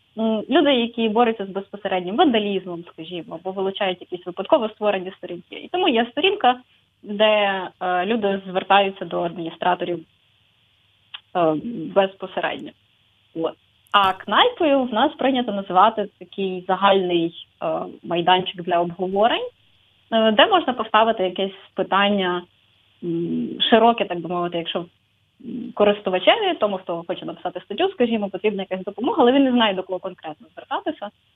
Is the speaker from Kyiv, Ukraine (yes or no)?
no; Rivne, Rivne Oblast, Ukraine; я з Рівного.